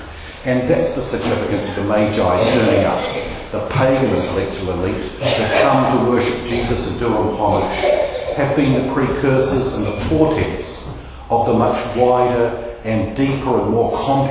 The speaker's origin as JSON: {"language": "English", "country": "Iran", "said": "I come from Persia, from the hinterlands of that amazing land."}